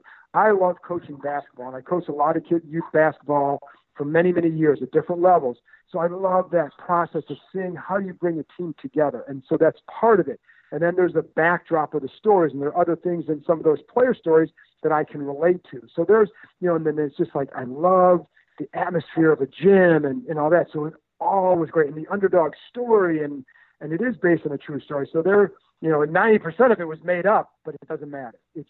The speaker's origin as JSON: {"language": "English", "town": "Cleveland", "region": "Ohio", "country": "United States", "tie": "born or raised there", "said": "Major League is a favorite of mine because I grew up in Cleveland."}